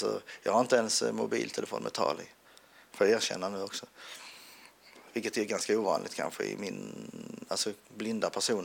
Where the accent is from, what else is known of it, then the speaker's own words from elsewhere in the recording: Hässleholm, Skåne, Sweden; Sen gick jag i vanlig skola i Vinslöv här utanför Hässleholm där jag är född också. Hela tiden fram till gymnasiet när jag gick i Hässleholm.